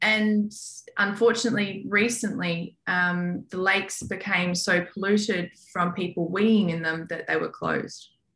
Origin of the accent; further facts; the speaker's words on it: Australia; And as an Aussie, I'm not used to cold.